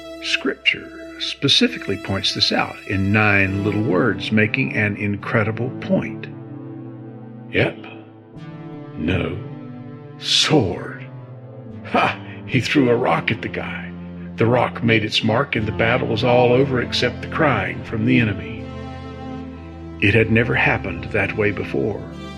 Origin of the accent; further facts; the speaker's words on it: Southeast, United States; I grew up in the Southeast Bible Belt